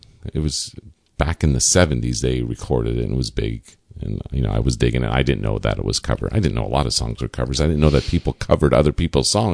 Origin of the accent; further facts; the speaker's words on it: Detroit, Michigan, United States; Motown songs when I was growing up in Detroit.